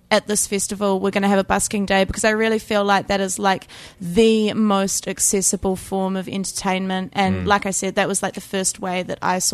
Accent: Christchurch, Canterbury, New Zealand; now in Wellington, New Zealand; Originally from Ototahi, Christchurch, and then I grew up on like a farm probably, which is like a couple of hours out of the city.

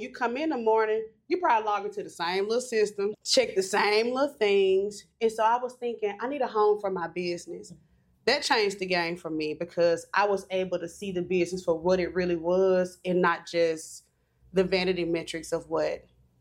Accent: Memphis, Tennessee, United States; I grew up in Memphis.

